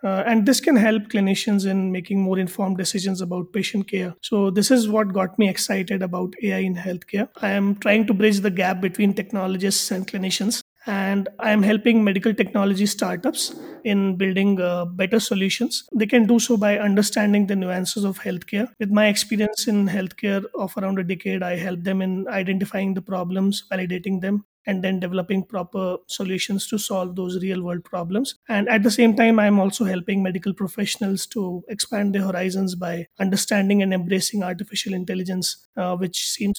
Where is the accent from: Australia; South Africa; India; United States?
India; and I'm from India.